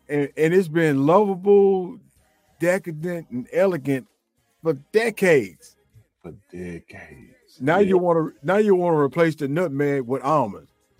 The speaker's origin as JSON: {"language": "English", "region": "Mississippi", "country": "United States", "said": "It's like I'm from Southern Mississippi, right?"}